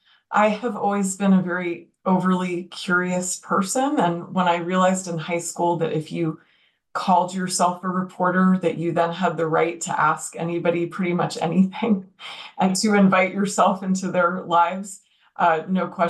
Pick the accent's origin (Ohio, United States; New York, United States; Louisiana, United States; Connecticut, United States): New York, United States; I grew up in New York. I ended up here in Austin.